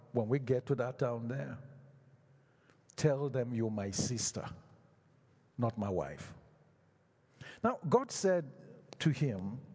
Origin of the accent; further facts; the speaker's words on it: Canada; And they asked, "Where are you guys from?" I said, "We're from Canada."